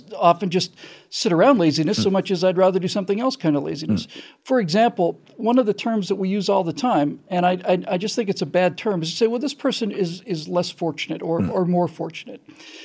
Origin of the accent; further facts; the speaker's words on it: Bermuda; when I was growing up in Bermuda, it wasn't all-white, but it was considerably less racially mixed than it is here.